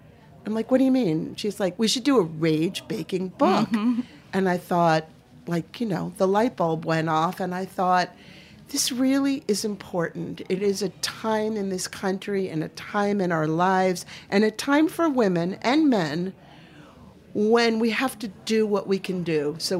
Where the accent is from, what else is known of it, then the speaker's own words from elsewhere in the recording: Maine, United States; I'm from Maine